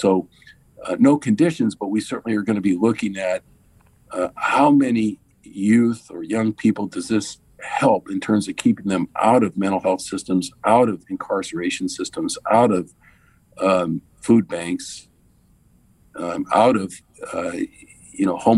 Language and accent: English; San Jose, California, United States; But I grew up in East San Jose.